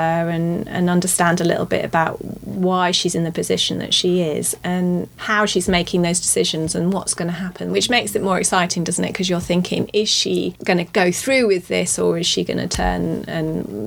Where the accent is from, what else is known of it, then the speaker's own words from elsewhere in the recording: Norwich, East of England, United Kingdom; I'm actually from Norwich, so a lot of it was quite familiar to me.